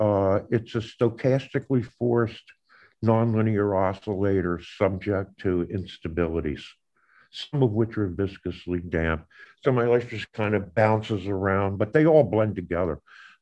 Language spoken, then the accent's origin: English; Philadelphia, Pennsylvania, United States; I grew up in Philadelphia, and my father was very interested in gathering fish, crabs, and clams from various places in New Jersey.